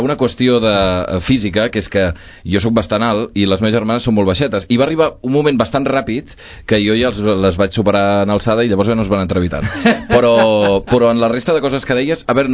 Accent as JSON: {"language": "Catalan", "town": "Sabadell", "region": "Catalonia", "country": "Spain", "said": "jo, com que vaig marxar de Sabadell"}